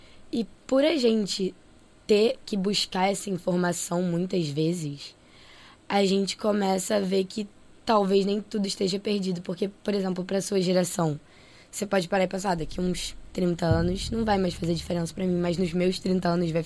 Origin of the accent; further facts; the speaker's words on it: Rio de Janeiro, Brazil; eu morava na Tijuca, eu cresci na Tijuca